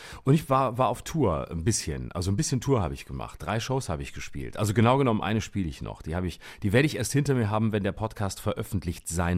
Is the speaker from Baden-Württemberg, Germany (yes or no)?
yes; Lörrach, Baden-Württemberg, Germany; Der große Stolz meiner Heimat. Da muss ich natürlich spielen, um alle meine alten Schulfreunde einzuladen